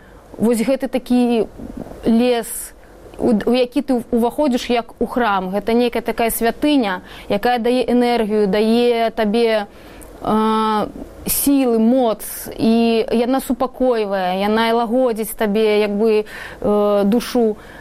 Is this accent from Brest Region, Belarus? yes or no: no; Minsk, Belarus; Я чалавек, які вырас у горадзе, я ўвогуле там нарадзілася ў Мінску і жыла там доўгі час. Пасля ў мяне былі яшчэ змяняла месцы жыхарства.